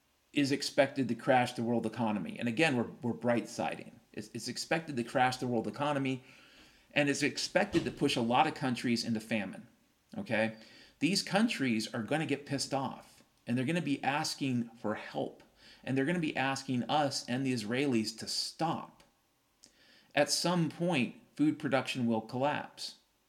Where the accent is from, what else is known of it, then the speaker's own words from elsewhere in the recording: Toledo, Ohio, United States; You know, I come from Toledo.